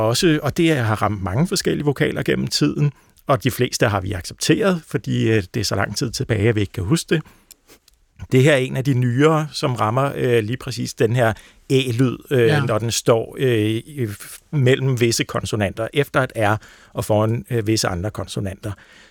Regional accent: Capital Region of Denmark, Denmark; accent: Bornholm, without stød; jeg kommer fra Bornholm, hvor jeg er vokset op uden det her stød, og det var noget, jeg skulle lære, da jeg startede på universitetet som en 25-årig cirka

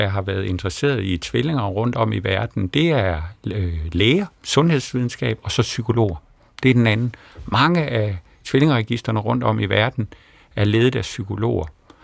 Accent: West Jutland, Denmark; Nu er jeg jo vestjyde

